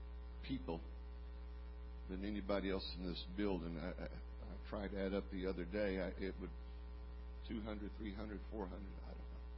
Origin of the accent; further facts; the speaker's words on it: Brazil; English is a second language; You know, I grew up in Brazil.